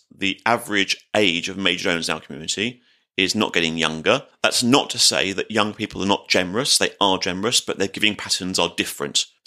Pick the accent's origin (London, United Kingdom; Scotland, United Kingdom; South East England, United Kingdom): London, United Kingdom; Yes, I was born in London. I was born in Palmer's Green and raised in Palmer's Green